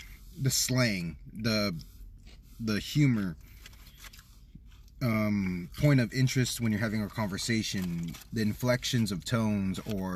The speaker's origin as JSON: {"language": "English", "country": "United States", "said": "I'm definitely more American than anything. Like, I have Filipino culture. I grew up around Filipino culture."}